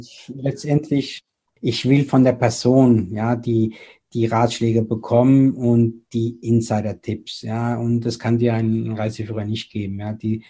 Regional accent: Flörsheim, Hesse, Germany; Wie ich vorhin erwähnt habe, ich komme ja aus Flörsheim, ja, und der Rheingau ist ja um die Ecke.

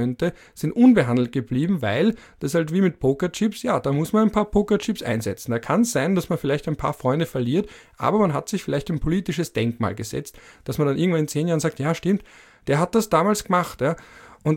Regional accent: Vienna, Austria; ich bin ja genauso wie der Kanzler ein Wiener Mitte 30.

